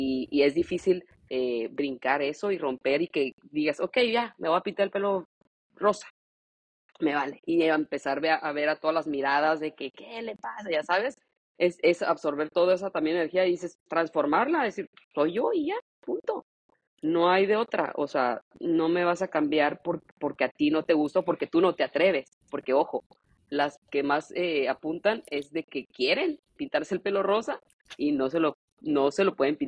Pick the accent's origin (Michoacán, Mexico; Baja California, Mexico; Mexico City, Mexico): Baja California, Mexico; Tijuana; que estando creciendo en Tijuana, pues tenemos estos muchos prejuicios y muchas puntadas de dedo, pero a la vez nos hace como con este carácter